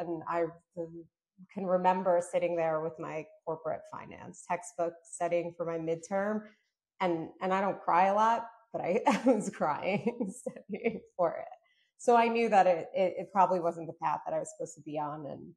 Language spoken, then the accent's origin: English; New York, United States; also born or lived in Moscow, Russia; I was born in Moscow, Russia. My family immigrated to New York when I was around 4 years old.